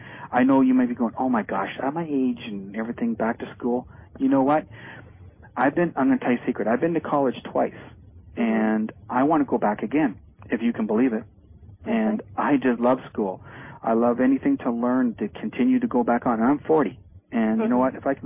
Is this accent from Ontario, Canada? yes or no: yes; Sarnia, Ontario, Canada; an individual who actually lives in my hometown. We got a caller from Sarnia, and I got a letter from somebody from Sarnia.